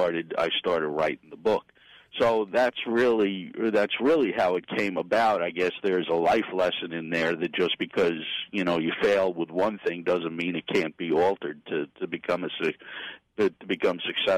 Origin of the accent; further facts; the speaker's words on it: New York, United States; born there; I was born in Westchester, grew up a fan of New York teams.